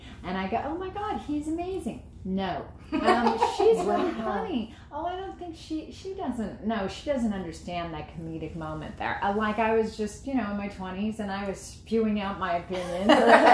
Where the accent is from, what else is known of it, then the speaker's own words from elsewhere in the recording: Los Angeles, California, United States; I'm a native from Los Angeles, California.